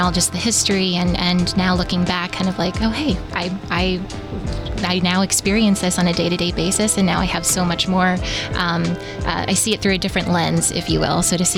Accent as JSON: {"language": "English", "town": "Atlanta", "region": "Georgia", "country": "United States", "said": "I'm a little bit of a Civil War buff. I'm also from Atlanta, Georgia."}